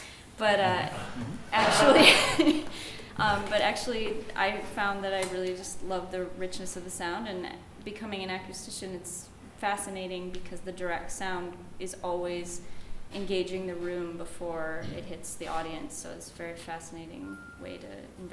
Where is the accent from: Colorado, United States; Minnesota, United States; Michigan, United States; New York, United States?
Minnesota, United States; Yeah, I'm from Minnesota originally.